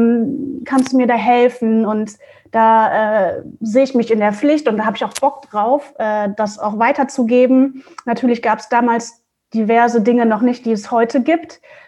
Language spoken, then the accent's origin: German; Mönchengladbach, North Rhine-Westphalia, Germany; now in Hamburg, Germany; ich bin halt aus NRW, also aus Mönchengladbach, hier nach Hamburg gezogen